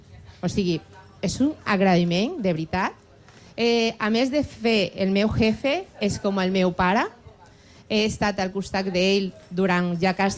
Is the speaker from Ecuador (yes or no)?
yes; Ecuador; Catalan is a second language; now in Spain; clar, jo vinc de Latinoamèrica, del país d'Equador